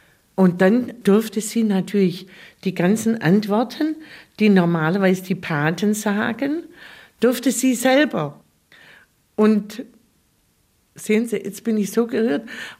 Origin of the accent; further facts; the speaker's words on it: Baden-Württemberg, Germany; Bei uns in Oberschwaben ist ja vor allem Barock.